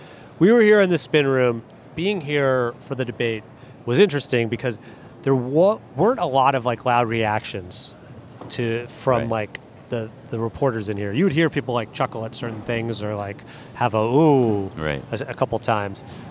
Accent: Louisville, Kentucky, United States; born there; I was born in Louisville, Kentucky, the son of a principal and a traveling salesperson. And it was there that I learned that hard work can get you far.

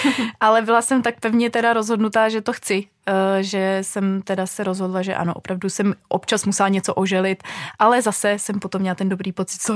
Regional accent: Moravia, Czechia; pocházím původně z Moravy a studovala jsem teda víceleté gymnázium

